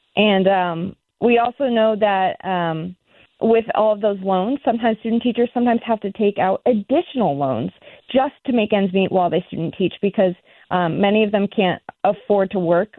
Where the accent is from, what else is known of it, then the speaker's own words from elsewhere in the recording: Connecticut, United States; I know many people from my own high school. I grew up in Connecticut.